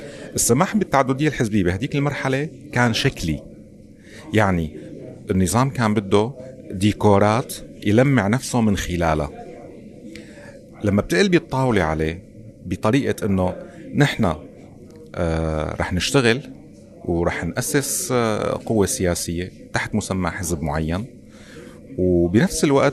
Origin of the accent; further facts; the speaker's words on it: Syria; هلا نحن كسوريين الحل الوحيد اللي قدامنا حاليا